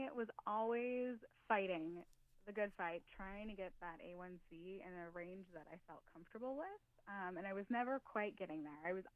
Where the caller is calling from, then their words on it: Chicago, Illinois, United States; I am calling you guys in from Chicago, Illinois.